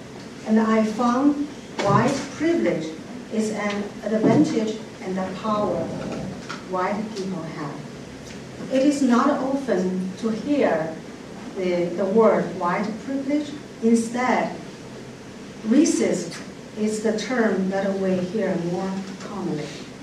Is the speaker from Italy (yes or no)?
no; China; moved away as an adult; now in United States; Having grown up in the People's Republic of China, I left my home country, came to the United States for the purpose of seeking a better life and pursuing a further education.